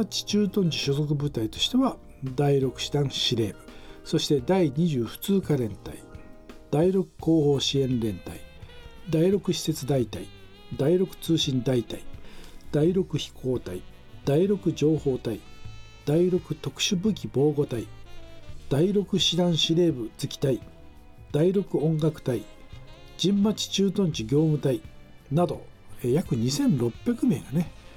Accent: Yamagata, Japan; 自分の田舎のね、山形の

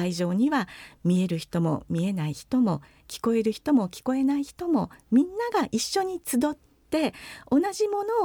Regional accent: Nagasaki, Japan; 私が長崎の出身なんですね

